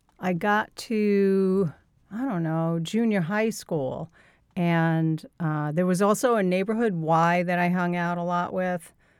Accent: Brooklyn, New York, United States; I grew up in Brooklyn. I'm the middle of three sisters, and my childhood was seemingly normal.

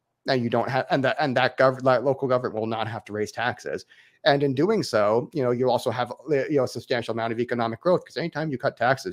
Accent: Florida, United States; now in Texas, United States; I was born and raised in Florida. And so I'm a recent Texas transplant, but Florida man who now lives in Texas.

